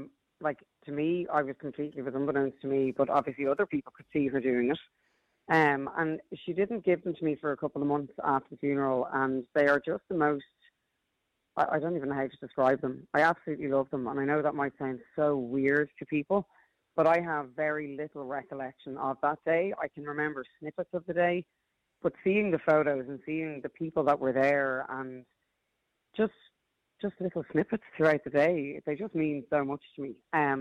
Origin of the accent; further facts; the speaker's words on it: Dublin, Leinster, Ireland; also born or lived in London; So I moved from London home to Dublin. I'm back in with my mum and dad, with my dog, my gorgeous Kobe at the time, and pregnant with Miss Lily, who's now 12.